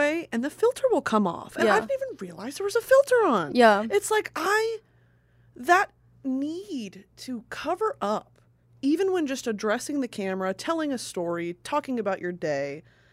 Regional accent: the South, United States; I was raised in the South where that is a shameful thing.

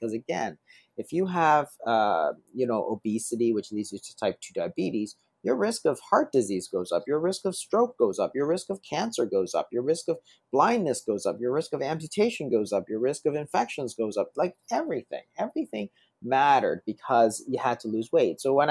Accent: Toronto, Ontario, Canada; Yeah, so I grew up in Toronto. I went to medical school in Toronto, and then I went to UCLA to do my fellowship in kidney disease.

